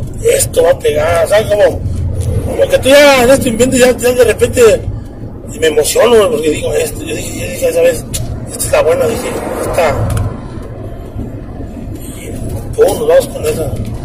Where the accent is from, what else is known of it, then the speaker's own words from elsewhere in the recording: Guanajuato, Mexico; yo soy de Guanajuato.